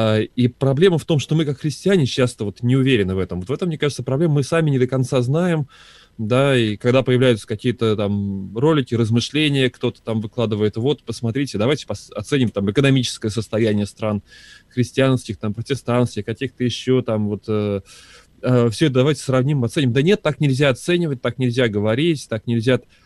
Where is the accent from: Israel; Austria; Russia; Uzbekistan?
Israel; Я из Израиля, понимаешь?